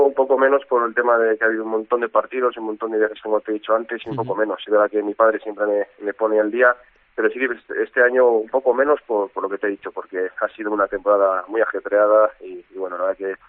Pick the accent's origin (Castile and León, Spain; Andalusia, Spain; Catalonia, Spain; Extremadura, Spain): Castile and León, Spain; Husillos; me acercaré a Usillos, a mi pueblo, que es donde tengo a mis tíos y demás y mis primos